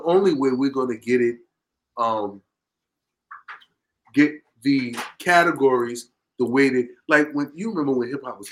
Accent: Brooklyn, New York, United States; I grew up in East New York, Brooklyn. Me and Mr. Bree grew up in East New York, Brooklyn.

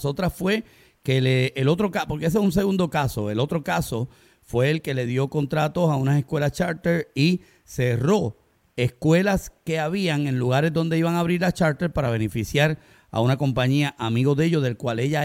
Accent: Puerto Rico; te lo digo como puertorriqueño.

